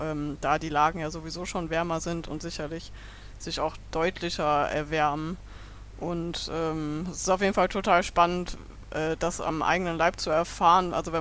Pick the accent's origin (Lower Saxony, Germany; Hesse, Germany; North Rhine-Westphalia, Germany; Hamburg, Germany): North Rhine-Westphalia, Germany; Paderborn; Ich komme aus Nordrhein-Westfalen, Paderborn. Weinbau gibt es da nicht.